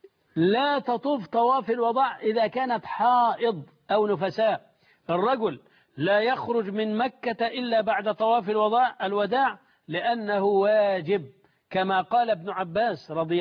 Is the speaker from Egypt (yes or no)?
yes; Egypt; عندنا في مصر